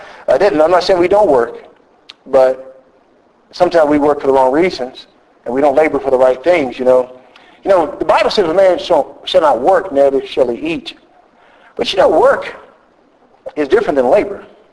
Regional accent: Ontario, Canada; accent: Southern; I generally say I'm from Southern Ontario because they heard a Southern accent.

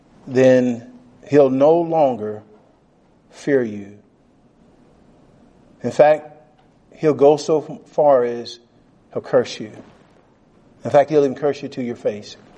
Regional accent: United States; now in Canada; I'm from the United States originally, and Canada kind of has some of the same philosophy as far as liberty is concerned.

